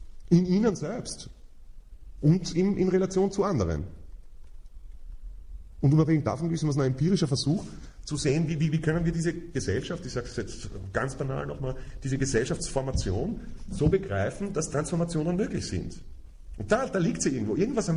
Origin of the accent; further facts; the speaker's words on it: Austria; Eigentlich ist das ist die Grundlage unserer Verfassung, auf die ich als Österreicher im Übrigen auch vereidigt bin.